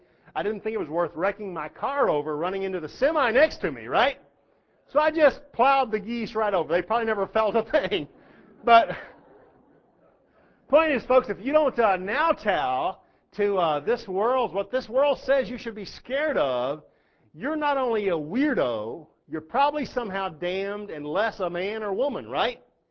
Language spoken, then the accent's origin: English; Texas, United States; So I grew up in Texas knowing we were going to die in a nuclear blast.